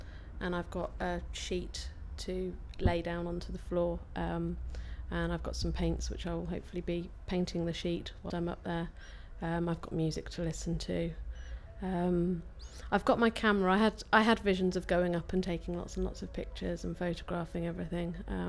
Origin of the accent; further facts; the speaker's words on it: East Midlands, United Kingdom; now in Derbyshire, United Kingdom; I was born on the 3rd of April 1978. I'm originally from Northamptonshire but I now live in Derbyshire.